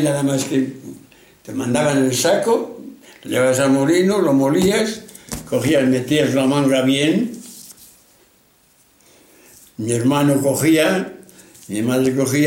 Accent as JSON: {"language": "Spanish", "town": "Quintanarraya", "region": "Castile and León", "country": "Spain", "tie": "born there", "said": "En este pueblo, Quintana Raya."}